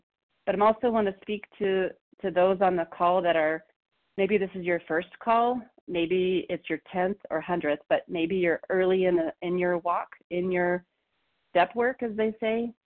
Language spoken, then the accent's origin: English; Colorado, United States; I'm from Colorado